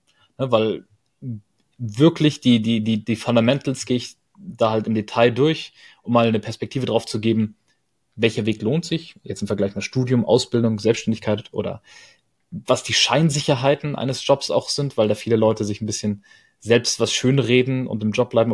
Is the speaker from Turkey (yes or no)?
no; Bergen, Lower Saxony, Germany; 688 Meter ist halt einfach die Meereshöhe, auf der ich aufgewachsen bin in Bergen.